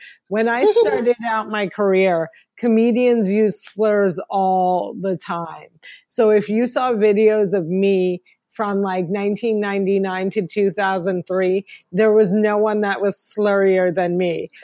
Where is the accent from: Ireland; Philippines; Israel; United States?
United States; New Jersey; I'm an American comedian born and raised in New Jersey, but I'm also fluent in Arabic, and I'm a pioneer of stand-up comedy in the Arab world.